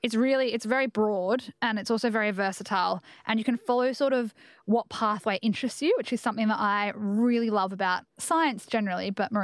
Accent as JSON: {"language": "English", "region": "Victoria", "country": "Australia", "tie": "born or raised there", "said": "I also grew up on a farm. I was about 100 kilometres inland. The farm I grew up on is near Hamilton in Western Victoria."}